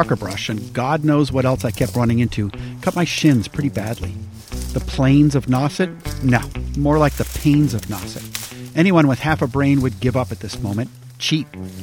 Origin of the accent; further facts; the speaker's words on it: Yarmouth Port, Massachusetts, United States; keep in mind, I grew up in Yarmouthport. I left Cape Cod for a long time. Fled is more like it. But I chose to move back here recently